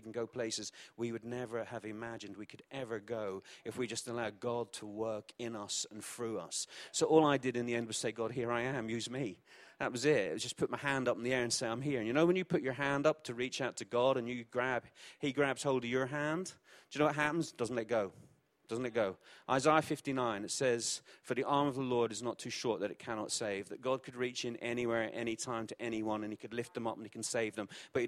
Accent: Belfast, Northern Ireland, United Kingdom; born there; also born or lived in Essex; I was born in Belfast, so if you hear that in my voice, I lived in Essex, you might hear that in my voice, and I lived in Grays in Essex, so proper Essex, not like posh Essex

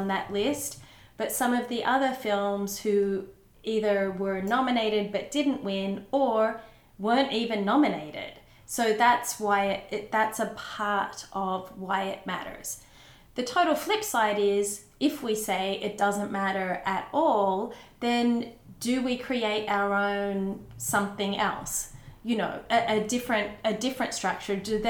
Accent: Australia; When I was a little girl growing up in Australia and just loved acting and I loved the movies

